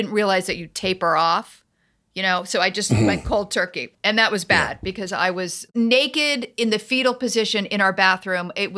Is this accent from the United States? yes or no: yes; New York City, New York, United States; I was in LA and I come from New York and time difference, blah, blah, blah.